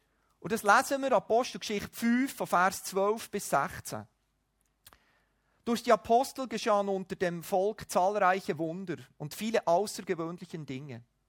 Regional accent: Switzerland; Ich würde sagen, als Schweizer hat man früher gesagt, wir reden alles nur nicht über Geld, aber über den Glauben reden wir meistens auch nicht.

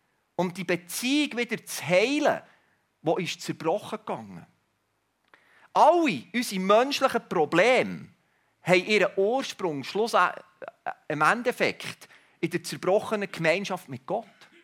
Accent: Switzerland; Als Schweizer sind wir ja Weltmeister im Recycling.

